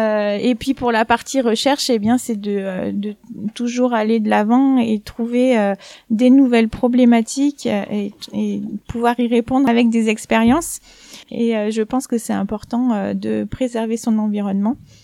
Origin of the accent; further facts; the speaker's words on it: Privas, Auvergne-Rhône-Alpes, France; born there; moved away as an adult; also born or lived in Grenoble / Marseille; now in Nantes, France; je suis née à Privas, en Ardèche, donc plutôt dans le sud-est de la France. Ensuite, j'ai entamé mes études à l'université à Grenoble, donc j'ai fait une première année à Grenoble. Ensuite, j'ai poursuivi à Marseille, où je suis restée 8 ans.